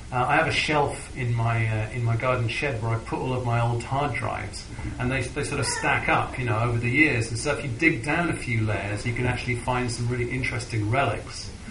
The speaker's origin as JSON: {"language": "English", "region": "London", "country": "United Kingdom", "tie": "born or raised there", "said": "You know, I was growing up in London. I was a teenager in London."}